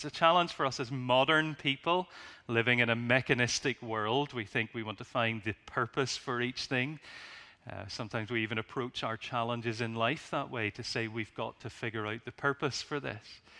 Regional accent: Ireland; And as an Irishman, I might be tempted to do that.

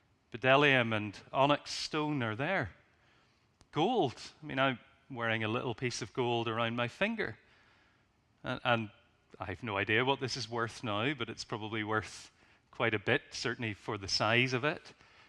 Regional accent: Ireland; And as an Irishman, I might be tempted to do that.

